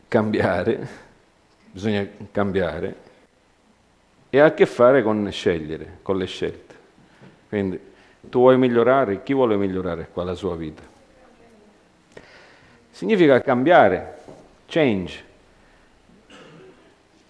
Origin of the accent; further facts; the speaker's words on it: Montreal, Quebec, Canada; io sono cresciuto a Montreal, c'è Little Italy pure a Montreal